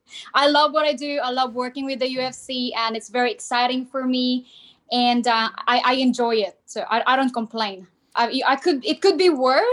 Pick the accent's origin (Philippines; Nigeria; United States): Philippines; moved away as an adult; now in Australia; I'm originally from Philippines. So my background is Filipino, full Filipino.